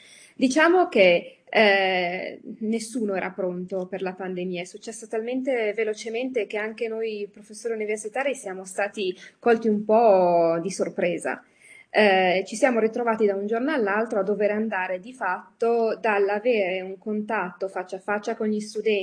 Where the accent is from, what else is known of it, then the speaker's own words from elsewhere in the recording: Milan, Lombardy, Italy; moved away as an adult; io ho studiato economia politica alla Bocconi, sono milanese. Ovviamente dal mio accento questo lo capite, non l'ho mai cambiato. E poi nel 1999 ho deciso di andare a studiare all'estero